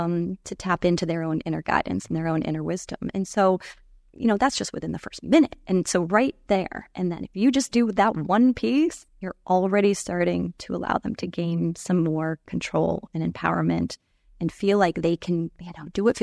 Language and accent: English; Maine, United States; moved away as an adult; also born or lived in Los Angeles, United States; And I'm from the United States originally. I'm originally from the state of Maine. Lived in California, Los Angeles area for about 20 years. And now I sort of divide my time between the U.S. and Bali mainly